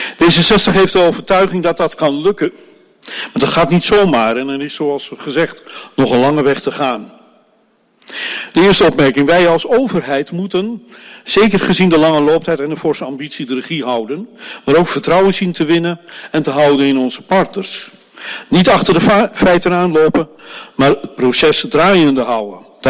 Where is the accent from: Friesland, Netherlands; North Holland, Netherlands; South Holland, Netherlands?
North Holland, Netherlands; Amsterdam; Het valt me echter als geboren Amsterdammer zwaar om te moeten zeggen